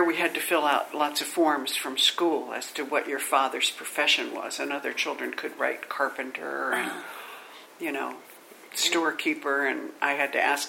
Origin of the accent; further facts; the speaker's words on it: California, United States; born there; also born or lived in Silver Spring, Maryland; I mean, I was born in California, moved to Silver Spring, Maryland in 1945. I went to college at Gettysburg College.